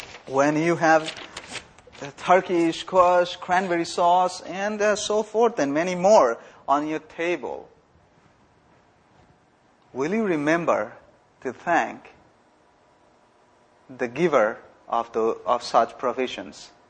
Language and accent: English; India; moved away as an adult; now in United States; I'm from India, When I came to the United States